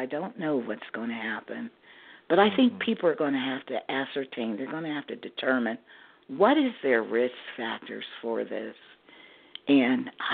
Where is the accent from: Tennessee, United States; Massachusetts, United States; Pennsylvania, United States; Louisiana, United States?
Pennsylvania, United States; Pittsburgh; I grew up in Pittsburgh, and I worked. My first job in healthcare was at the age of 14.